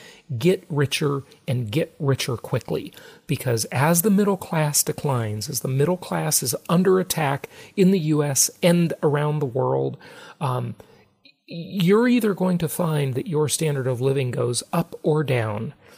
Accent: California, United States; California, my home state, is rapidly turning into a banana republic.

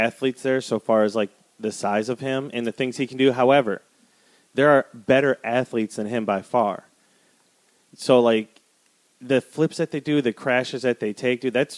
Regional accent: Wisconsin, United States; Maybe you should have grown up where I grew up in Wisconsin

